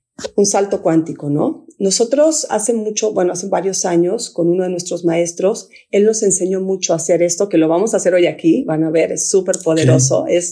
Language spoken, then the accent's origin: Spanish; Guatemala; qué emoción que lo estoy diciendo aquí en Guatemala con tres volcanes enfrente de mí, ¿no? Por ejemplo, yo estoy aquí en mi tierra